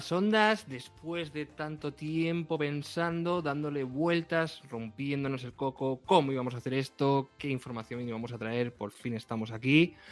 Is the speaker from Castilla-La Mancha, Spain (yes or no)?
yes; Castilla-La Mancha, Spain; yo, que soy de La Mancha y he vivido con molinos toda mi vida en tierra